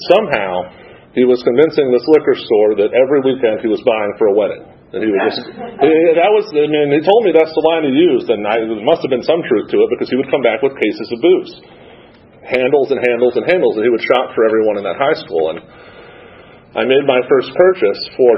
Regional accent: Newnan, Georgia, United States; born there; My mom's from Colorado, and although I was born in Noonan, Georgia, believe it or not.

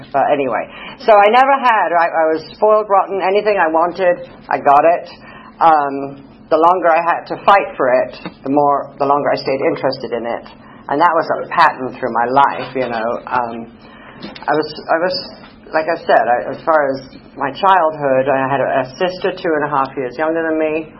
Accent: London, United Kingdom; born there; I was born in London, England. That's why I talk funny. And in December 1961

